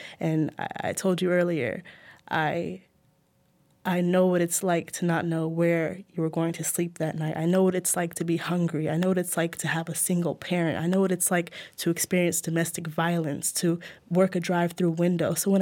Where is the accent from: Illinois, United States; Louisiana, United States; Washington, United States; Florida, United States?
Florida, United States; I grew up in Florida. I am the child of an immigrant. I grew up with a single mother. She came to the United States in 1969 as a war refugee from Nigeria.